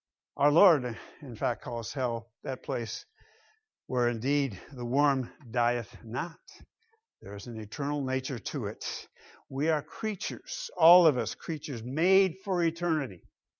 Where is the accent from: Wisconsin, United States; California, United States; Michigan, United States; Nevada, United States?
Michigan, United States; I come from the Great Lakes State, Michigan.